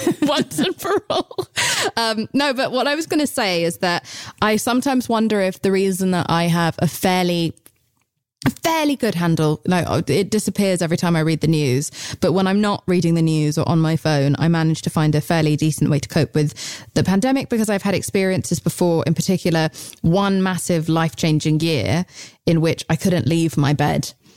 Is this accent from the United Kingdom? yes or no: yes; England, United Kingdom; And I'm English, so we never get goosebumps.